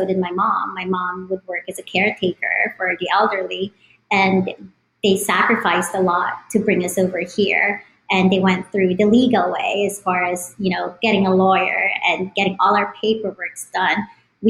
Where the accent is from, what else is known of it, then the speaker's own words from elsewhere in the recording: Philippines; I guess growing up in the Philippines, it was a little bit different back then when I was growing up, because we did not play sports.